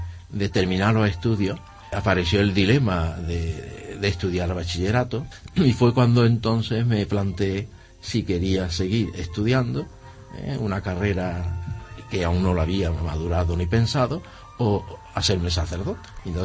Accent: Hornachuelos, Andalusia, Spain; born there; Yo nací en Hornachuelos.

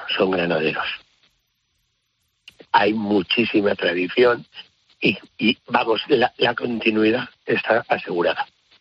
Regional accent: Valencian Community, Spain; Fíjate que somos valencianos.

